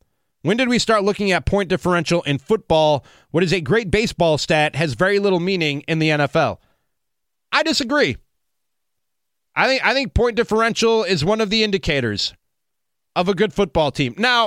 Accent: Chicago, Illinois, United States; now in Milwaukee, United States; lifelong Bears fan, born and raised in Chicago, one of you.

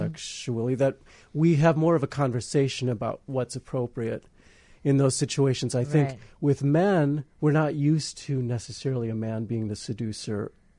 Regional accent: Wisconsin, United States; now in Chicago, United States; Well, originally I'm from a small town in Wisconsin that I like to call Romantica. But No, I live here in Chicago

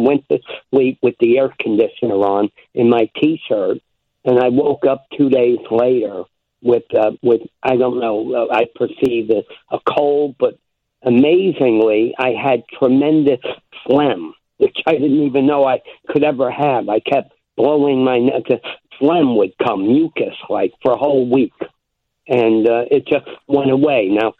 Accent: New York, United States; I'm 68 years old, and the weather here is schizophrenic. I'm from New York

